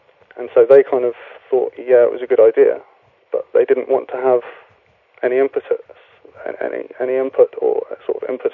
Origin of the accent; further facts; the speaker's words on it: Wales, United Kingdom; My family and I moved to Wales, so I grew up just underneath the Brecon Beacons, which is kind of right in the centre of South Wales. So I grew up in Wales, and so I speak Welsh and English also.